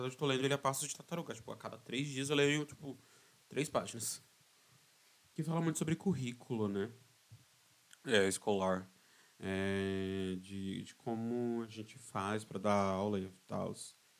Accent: São Paulo, Brazil; que eu sou paulistano e também nem sei como é que funciona nas outras cidades aqui de São Paulo.

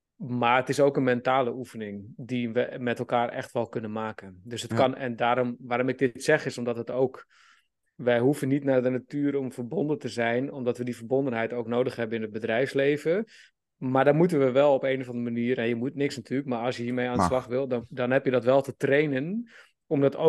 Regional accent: North Holland, Netherlands; born there; Omdat ik ben geboren in de buurt van Amsterdam, dus maar mijn roots

